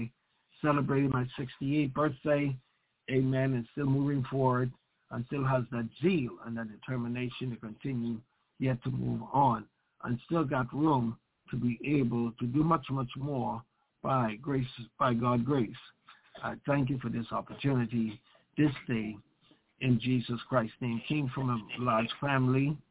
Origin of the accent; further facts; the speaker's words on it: Bahamas; now in United States; Well, a little background for where I came from is that I'm actually a born of Bahamian. Now I'm American, a citizen of the same.